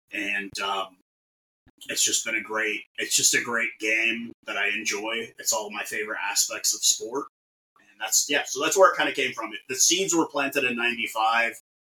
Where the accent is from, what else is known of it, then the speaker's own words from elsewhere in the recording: Brampton, Ontario, Canada; a born Canadian, born just outside of Brampton, but I grew up in Brampton, Ontario, Canada. It was a very large immigrant community.